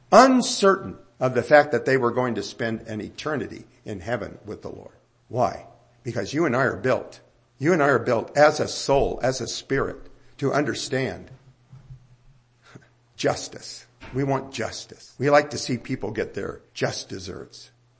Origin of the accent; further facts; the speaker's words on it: United States; I'm a Christian because I'm an American.